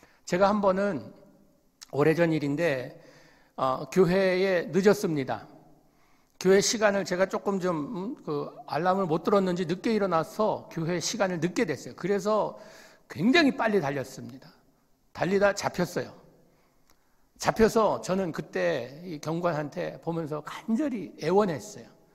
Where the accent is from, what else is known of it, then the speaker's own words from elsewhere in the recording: Monterey, California, United States; 제가 그 몬트리에서 자라면서